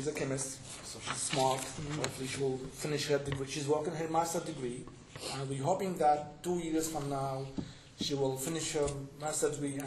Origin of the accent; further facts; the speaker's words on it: Syria; now in United States; I've been so lucky because I came from Syria, from a faraway country, and thank God I took that decision. I came here.